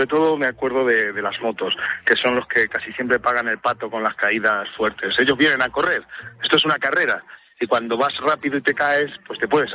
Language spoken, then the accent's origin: Spanish; Castilla-La Mancha, Spain; Yo soy de Castilla-La Mancha